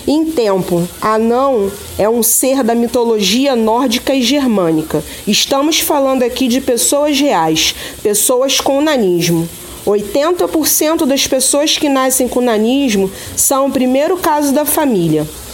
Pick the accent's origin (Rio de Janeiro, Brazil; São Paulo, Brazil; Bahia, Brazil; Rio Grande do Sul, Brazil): Rio de Janeiro, Brazil; Magé; sou de Magé, Rio de Janeiro, estudante de serviço social.